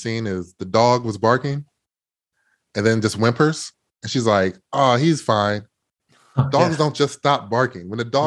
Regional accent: Midwest, United States; I'm from the Midwest, and there's such a military mindset.

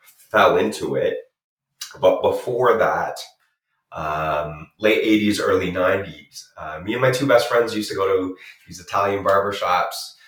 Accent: Toronto, Ontario, Canada; also born or lived in Calgary / Edmonton; I grew up in Toronto and out west in Calgary and Edmonton. I've lived across the Canada in Halifax and London, Ontario, in Vancouver and Victoria as well.

